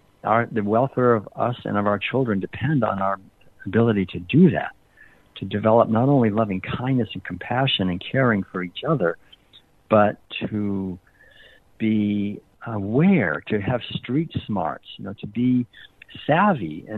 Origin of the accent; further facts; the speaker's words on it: Massachusetts, United States; My father owned a whole chain of newspapers. I grew up in Massachusetts.